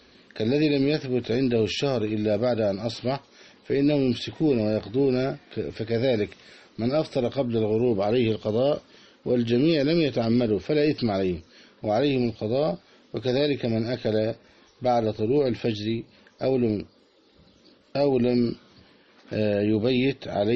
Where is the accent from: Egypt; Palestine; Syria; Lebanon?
Palestine; Bureij; وهذا كان من قريتنا البريجات